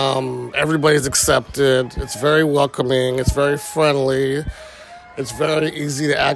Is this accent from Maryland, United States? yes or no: no; Newark, California, United States; I'm from Newark, the Bay Area.